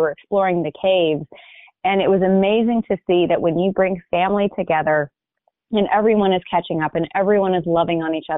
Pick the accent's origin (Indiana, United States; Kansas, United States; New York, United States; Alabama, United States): Alabama, United States; Hoover; now in California, United States; I grew up in Birmingham, Alabama, in a suburb called Hoover.